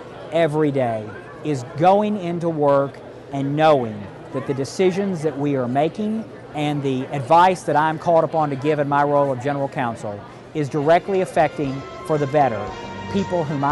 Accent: Tennessee, United States; The bottom line is that growing up in Obion County, Tennessee, for a father who was a farmer his entire life

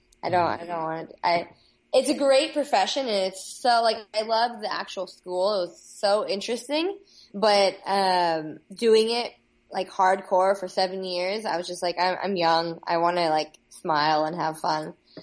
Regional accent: Palo Alto, California, United States; So I'm from the Bay Area. Mm-hmm. I'm from Palo Alto.

